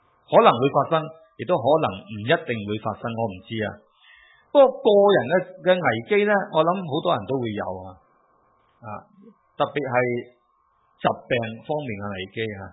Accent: China; 呢、这个等于我哋中国人叫咩啊？临急咩啊？抱佛脚啊！

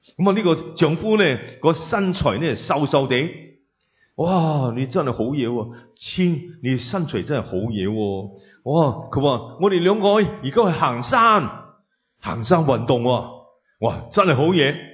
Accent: Chaozhou, Guangdong, China; 我是潮州人，有冇潮州人啊？

